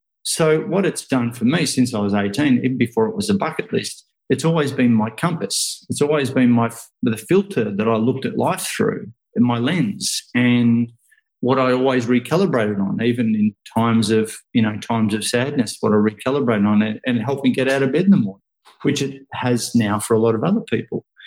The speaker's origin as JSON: {"language": "English", "town": "Ocean Grove", "region": "Victoria", "country": "Australia", "tie": "born or raised there", "said": "I grew up here in Ocean Grove where I am now. I'm on the coast, just about an hour and a half out of Melbourne here in Australia."}